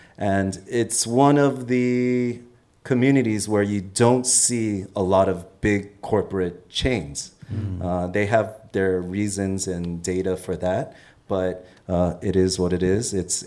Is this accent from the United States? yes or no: yes; United States; As a Korean American, of course, I grew up in Koreatown.